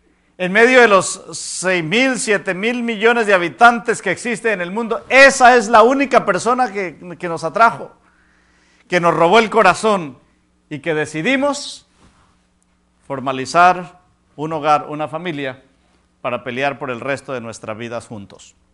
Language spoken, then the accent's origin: Spanish; Colombia; Yo soy natural de Colombia, tengo 28 años de casado